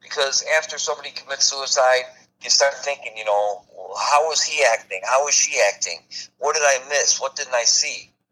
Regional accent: Midwest, United States; yet we're born and raised in the Midwest and we stay here our whole lives complaining every winter.

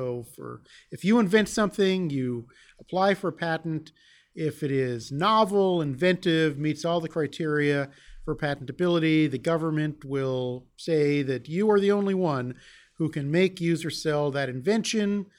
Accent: Irving, Texas, United States; from about the age of 13, I lived outside of Dallas in a town called Irving, where I went to high school, and then came here to Houston for college

